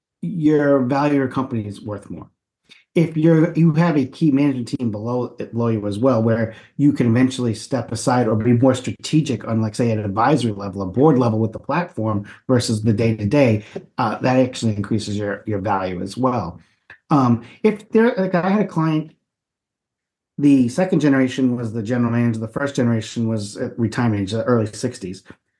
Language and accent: English; New England, United States; because I'm from New England, that's where everyone goes.